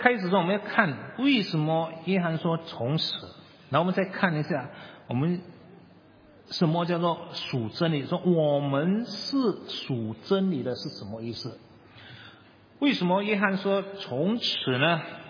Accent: China; 所以我们中国人呢很怕死

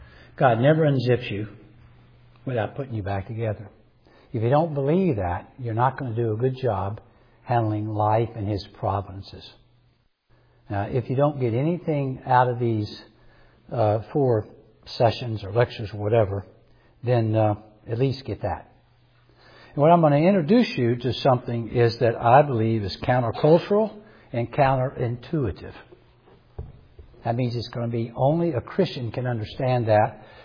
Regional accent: South Carolina, United States; hello from the United States. We're from South Carolina, so it's a little south of here

